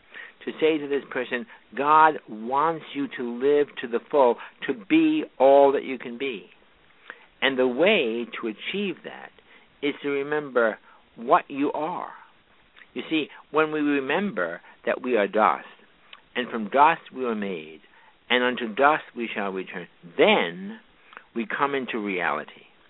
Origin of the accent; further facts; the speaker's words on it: New York, United States; accent: New York; I'm a New Yorker, you know, that accent slips through there all the time.